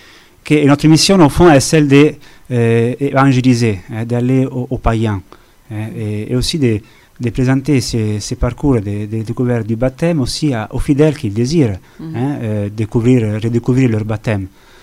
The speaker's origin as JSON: {"language": "French", "town": "Rome", "region": "Lazio", "country": "Italy", "second_language": "French", "moved": "as an adult", "lives_now": "France", "said": "Je ne voulais pas rester à Rome, parce que je suis de Rome."}